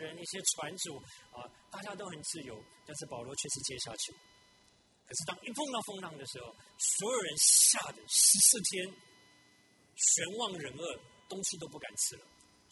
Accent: Tainan, Taiwan; 我小的时候在我家附近的眷村那个水交社，从台南来的就知道，那边有一个卖画的店哈

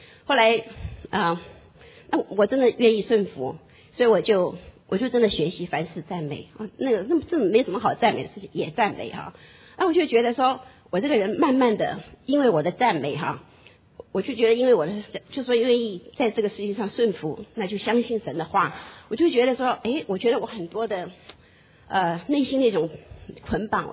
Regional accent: China; 中国人我们中国人不是很喜欢进补嘛

